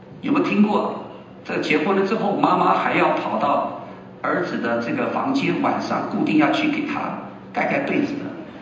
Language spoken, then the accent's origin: Chinese; China; 我们中国人对这方面没有概念，我们常觉得啊，大家住在一起，而且我们既然应该接待父母亲，父母亲应该跟我们住，我们养活他。